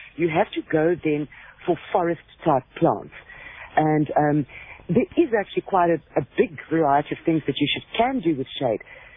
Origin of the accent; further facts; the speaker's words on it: Pretoria, Gauteng, South Africa; I grew up in the Pretoria area.